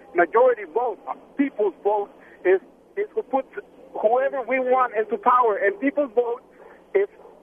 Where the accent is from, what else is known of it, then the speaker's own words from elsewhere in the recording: Mexico; I am from Mexico. As a matter of fact, I'm from Mexico. I'm proud to say that I'm an American citizen.